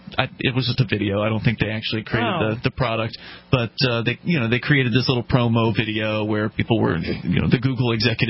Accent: Florida, United States; Also, some good news out of nearby where we grew up, Mark, down there in Parrish, Florida. We're from the Sarasota-Bradenton area.

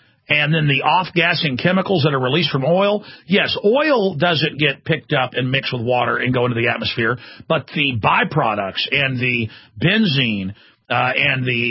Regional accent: Dallas, Texas, United States; I grew up in Dallas, and I'd look out at Lake Ray Hubbard

